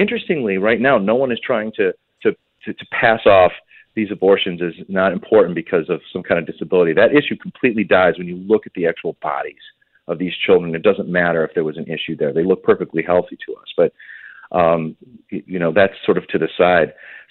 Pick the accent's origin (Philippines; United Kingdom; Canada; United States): United States; Illinois; Other states, though, like my home state of Illinois, are moving in the other direction.